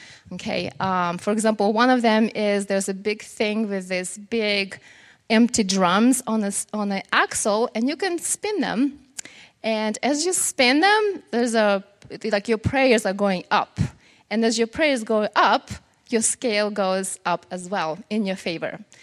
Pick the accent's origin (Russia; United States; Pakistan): Russia; English is a second language; I grew up in Russia. I was born there, and I grew up back in the day when people there were still building a perfect society without God. This was an atheist society